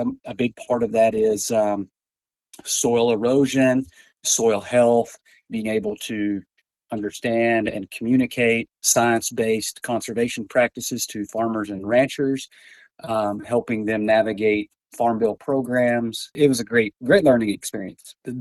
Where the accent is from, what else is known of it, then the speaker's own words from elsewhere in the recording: Muleshoe, Texas, United States; I grew up in the Panhandle, graduated high school from Mule Shoe. I did go to school at Littlefield up until the ninth grade. So Northwest of Lubbock.